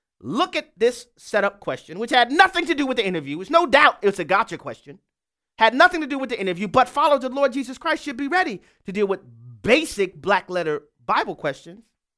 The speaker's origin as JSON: {"language": "English", "town": "New Orleans", "region": "Louisiana", "country": "United States", "said": "I talked about … at length because she is a fellow Louisianian. I'm originally from New Orleans, represent New Orleans, holla, who that?"}